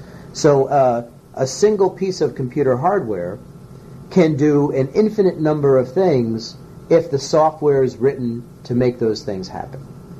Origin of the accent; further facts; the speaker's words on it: Milford, Connecticut, United States; now in Rhode Island, United States; I am not. I grew up in Milford, Connecticut.